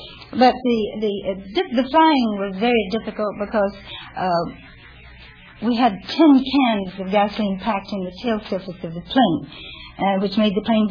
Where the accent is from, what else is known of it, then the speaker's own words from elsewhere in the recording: Alabama, United States; I'm from Alabama.